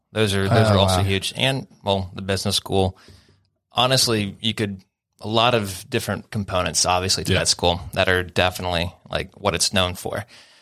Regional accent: Raleigh, North Carolina, United States; also born or lived in Ohio / Florida; I'm originally from Raleigh.

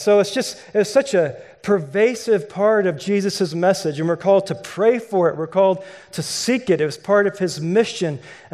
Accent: Valley Center, Kansas, United States; I'm from Valley Center, Kansas. We drove to Valley Center to be with my family

